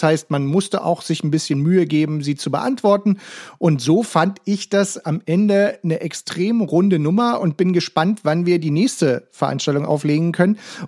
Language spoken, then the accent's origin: German; Berlin, Germany; Für mich als Berliner ist ja schon mal toll, dass ihr überhaupt in der Stadt bleibt